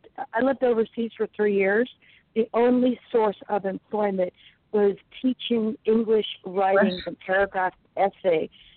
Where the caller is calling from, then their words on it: Florida, United States; I'm calling from Florida.